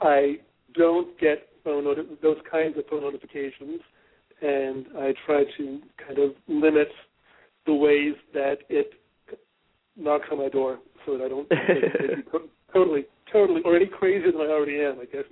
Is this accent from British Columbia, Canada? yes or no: no; Montreal, Quebec, Canada; I'm from Montreal.